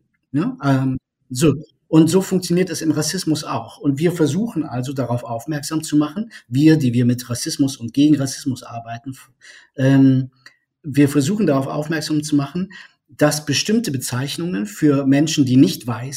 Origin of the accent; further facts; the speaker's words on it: North Rhine-Westphalia, Germany; Ich bin also 42 Jahre alt. Ich komme aus der Nähe von Köln.